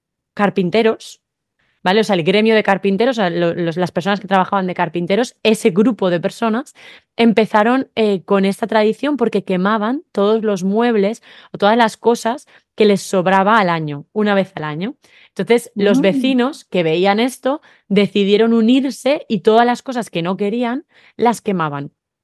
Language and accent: Spanish; Valencia, Valencian Community, Spain; como yo soy de Valencia y para mí las fallas son wow